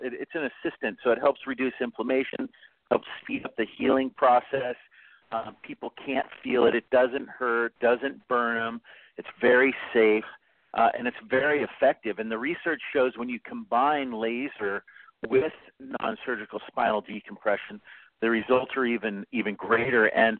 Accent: Vancouver, Washington, United States; also born or lived in Portland, Oregon; I grew up in Portland. I was actually born in Portland, and when I was about six, I moved to Vancouver, and that's pretty much where I wanted to hang my hat.

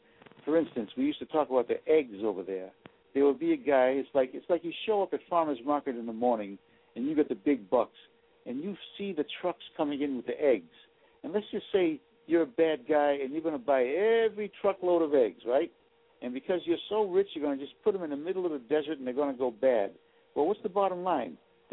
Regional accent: Worcester, Massachusetts, United States; Providence, Rhode Island, right down the road from my hometown, Worcester, Massachusetts.

